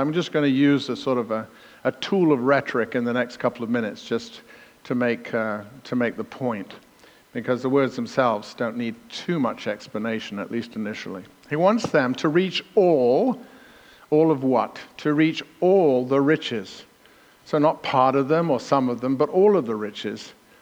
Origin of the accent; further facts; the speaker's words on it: England, United Kingdom; Now you think I'm verbose as an Englishman, but I've got nothing on Paul.